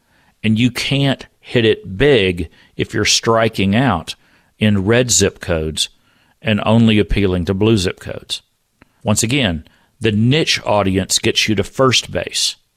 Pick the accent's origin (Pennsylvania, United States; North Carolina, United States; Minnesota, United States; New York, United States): New York, United States; In other words, we're from New York.